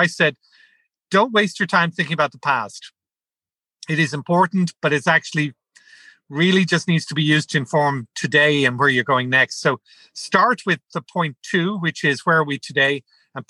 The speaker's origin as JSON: {"language": "English", "country": "Ireland", "also_born_or_lived": "France / Brazil", "said": "he had me work with him in Ireland, as you could tell from my accent. He had me work in France. I lived in France for 2 years. I lived in Brazil."}